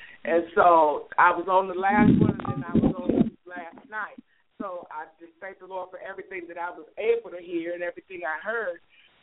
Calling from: Michigan, United States; from area code 616, and.

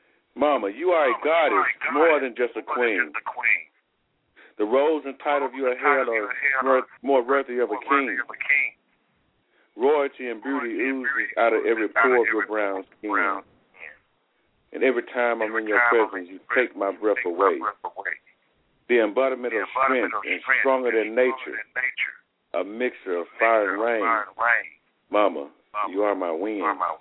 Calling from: Athens, Alabama, United States; I'm calling from Athens, Alabama.

